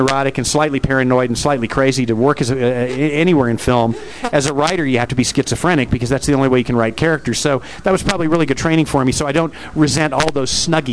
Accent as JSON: {"language": "English", "region": "Texas", "country": "United States", "tie": "born or raised there", "said": "I grew up in West Texas. I traveled here quite frequently."}